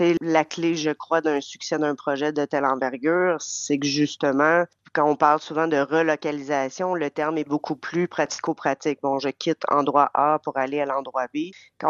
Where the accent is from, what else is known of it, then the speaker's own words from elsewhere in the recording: Montreal, Quebec, Canada; J'ai grandi à Montréal avec plein d'autres cultures autour de moi. Je suis moitié portugaise également